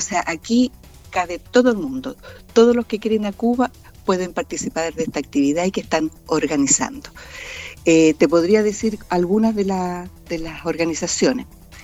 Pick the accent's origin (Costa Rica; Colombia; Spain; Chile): Chile; toda la solidaridad que nosotros como chilenos entregamos